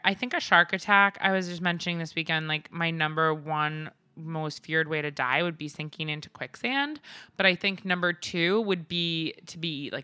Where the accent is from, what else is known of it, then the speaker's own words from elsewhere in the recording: Northport, New York, United States; which is in Northport, my hometown, Northport, Long Island.